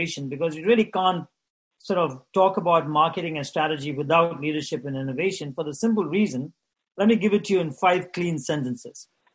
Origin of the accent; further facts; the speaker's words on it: India; I'm from India.